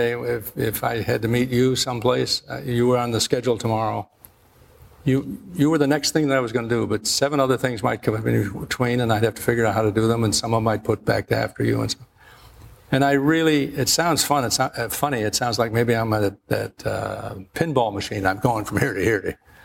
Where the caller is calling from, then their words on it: Hartford, Connecticut, United States; I'm calling from Hartford, Connecticut, and or Plainville, Connecticut at the time.